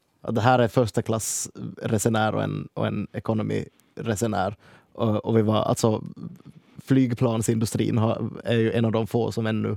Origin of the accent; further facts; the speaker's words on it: Nykarleby, Ostrobothnia, Finland; Jag är från Nykave, det var höjden på fröjden att få till Vasa